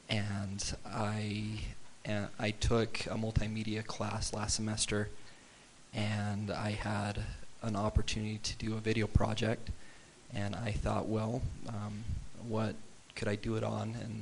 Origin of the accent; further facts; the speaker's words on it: Ephraim, Utah, United States; I am studying public relations, and I'm originally from Ephraim, Utah. I'm new to the Cache Valley.